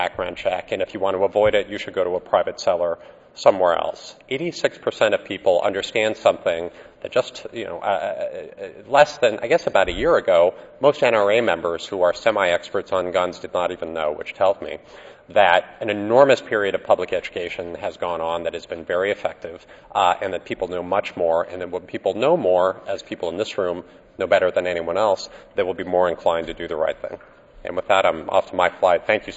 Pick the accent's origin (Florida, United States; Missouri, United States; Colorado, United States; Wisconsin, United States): Colorado, United States; the state of Washington, which is following a pattern that my home state of Colorado set after the Columbine shooting